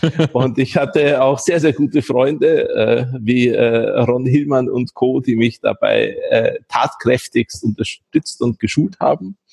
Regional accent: Vienna, Austria; moved away as an adult; now in Berlin, Germany; Ich komme ursprünglich aus Wien, bin jetzt seit 20 Jahren in Berlin arbeitend und wohnend.

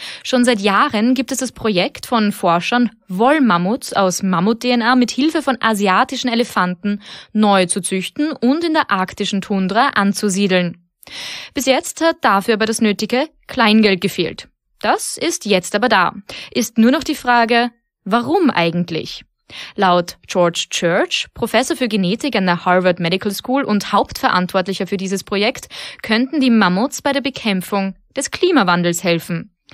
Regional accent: Austria; In anderen Ländern geht es da also um einiges strenger zu als bei uns in Österreich.

